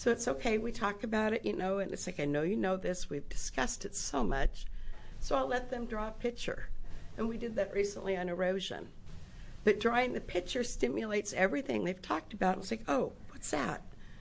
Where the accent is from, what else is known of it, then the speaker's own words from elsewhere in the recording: Prineville, Oregon, United States; I'm from Prineville.